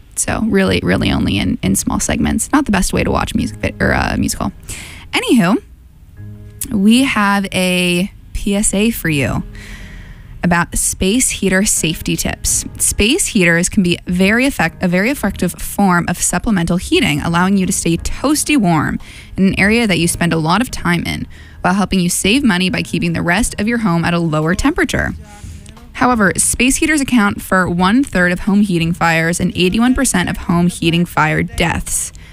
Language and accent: English; Canada; this artist is Canadian, and I'm Canadian